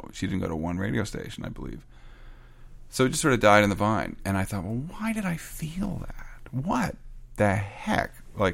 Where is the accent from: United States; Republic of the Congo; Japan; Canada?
Canada; I'm Canadian